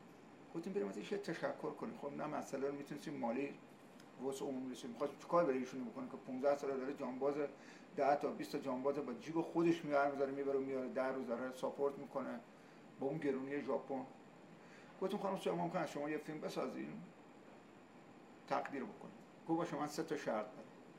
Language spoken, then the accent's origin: Persian; Abadan, Khuzestan, Iran; ما چون آبادانی هستیم